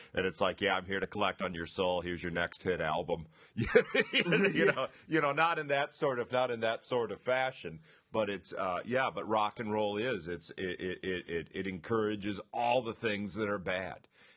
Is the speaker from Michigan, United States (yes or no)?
yes; Trenton, Michigan, United States; went back to my hometown last weekend, which is I could say it, Trenton, Michigan.